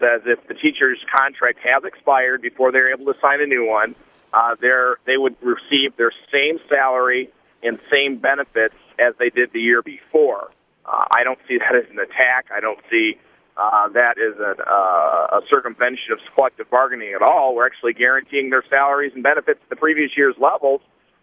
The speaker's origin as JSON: {"language": "English", "town": "Grand Blanc", "region": "Michigan", "country": "United States", "said": "I'm from Grand Blanc"}